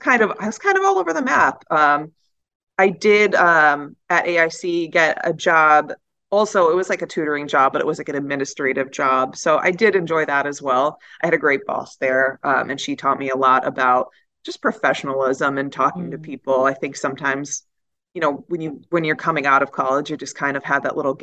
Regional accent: Massachusetts, United States; even though I'm from Massachusetts, there were so many times that I was like, can you spell that for me?

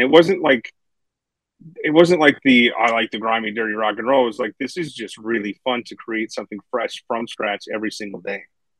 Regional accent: Georgia, United States; I was born and raised as sort of a Southern boy, and I was born in Georgia

